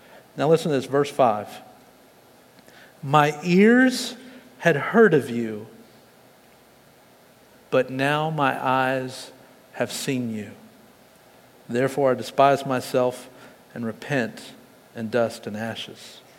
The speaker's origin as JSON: {"language": "English", "region": "Texas", "country": "United States", "said": "As a Texan, number two troubles me."}